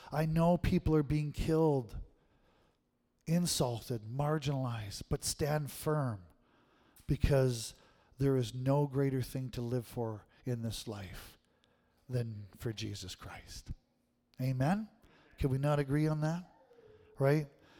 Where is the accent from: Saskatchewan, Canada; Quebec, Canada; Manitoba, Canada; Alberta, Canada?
Manitoba, Canada; I was pastoring out in Vancouver, and I knew the family from growing up in Manitoba.